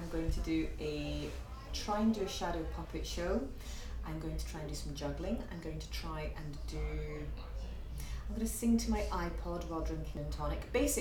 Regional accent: Dundee, Scotland, United Kingdom; I was born in Dundee, but I haven't lived in Scotland most of my life. I only went back there about 7 years ago. And I spent most of my childhood in boarding schools in Scotland. And I've lived in England and in Europe before I moved to Scotland

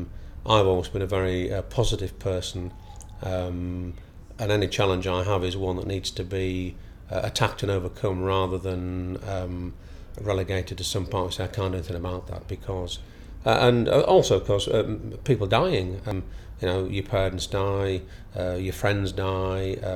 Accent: North West England, United Kingdom; my family, I come from Cumberland, or Cumbria as it's now called, and my family are farmers from the Northern Lake District.

